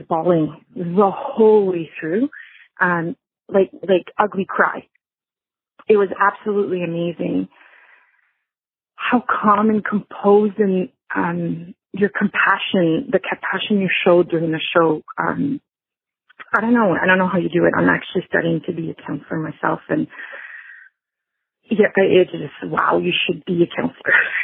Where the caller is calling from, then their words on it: Ottawa, Ontario, Canada; I'm calling from Ottawa, Canada.